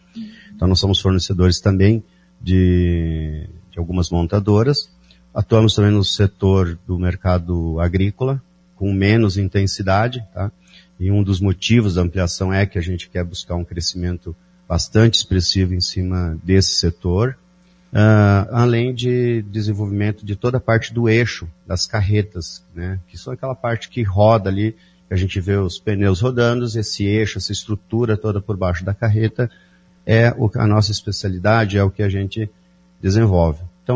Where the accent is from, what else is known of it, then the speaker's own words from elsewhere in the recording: Rio Grande do Sul, Brazil; now in Maringá, Brazil; a gente já está instalado em Maringá desde 1998. Eu vim do Rio Grande do Sul alguns anos antes que isso